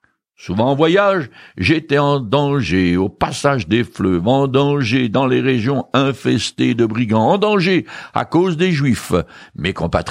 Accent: France; Moi, je suis né français et un peu rétro. Sans être trop présomptueux, je crois que je pourrais encore mourir pour la France, mon pays d'origine.

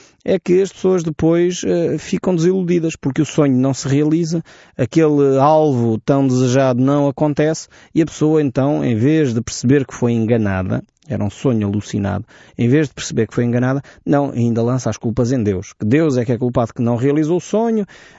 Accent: Portugal; menos fadistas, como nós somos como portugueses, menos fatalistas.

